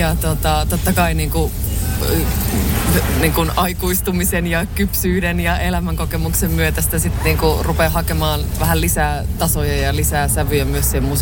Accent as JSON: {"language": "Finnish", "town": "Jalasjärvi", "region": "South Ostrobothnia", "country": "Finland", "tie": "born or raised there", "said": "meillä Jalasjärvellä Koskuen kylässä tuolla Etelä-Pohjanmaalla, meillä oli siinä tanssilava lähellä"}